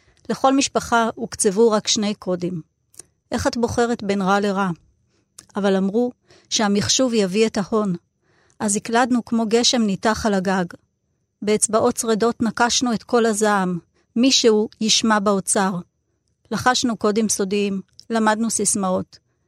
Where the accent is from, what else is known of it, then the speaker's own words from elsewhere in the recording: Netanya, Central District, Israel; אני גדלתי שם, כל ילדותי שם. נתניה של שנות ה-70, ה-80, ה-90. קפיצה קלה לאוניברסיטת בר אילן וחיי ניסויים טריים באזור שם, אבל חזרנו הביתה ואנחנו נתניאתים גם היום.